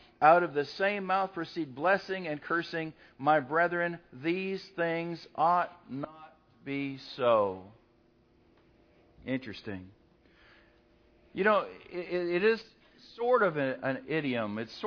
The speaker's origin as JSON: {"language": "English", "country": "Canada", "said": "when I tell people that I'm from Canada originally"}